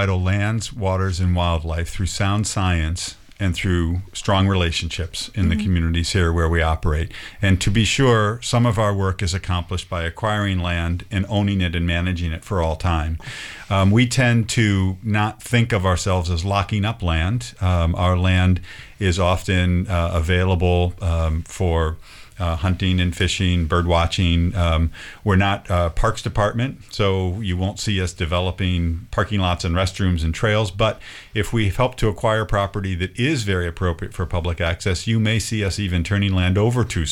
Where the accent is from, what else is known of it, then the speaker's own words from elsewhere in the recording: Pacific Northwest, United States; We're from the Northwest, and a lot of these landowners, that's a part of who they are.